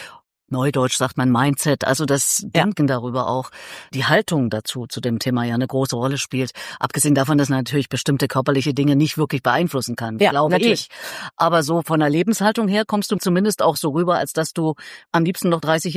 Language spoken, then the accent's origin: German; Thuringia, Germany; now in Berlin, Germany; Also ich komme nicht aus dem Norden, ich komme aus Thüringen, lebe seit 100 Jahren in Berlin, gefühlt.